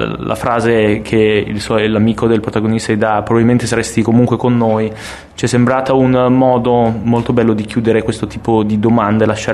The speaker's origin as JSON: {"language": "Italian", "town": "Milan", "region": "Lombardy", "country": "Italy", "tie": "born or raised there", "said": "Io sono di Milano, voglio raccontare le stesse dinamiche però in un ambiente urbano, che è quello della città in cui sono cresciuto"}